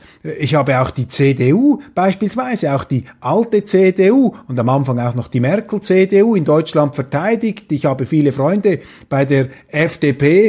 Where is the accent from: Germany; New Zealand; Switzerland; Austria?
Switzerland; aber ich sage Ihnen jetzt als Schweizer, das ist eine brandgefährliche Entwicklung, die Sie in Ihrem Land haben.